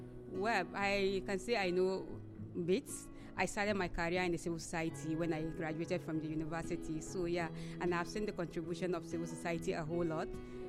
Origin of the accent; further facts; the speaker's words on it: Kebbi State, Nigeria; I'm from Kebbi State and I'm posted to a committee on anti-corruption.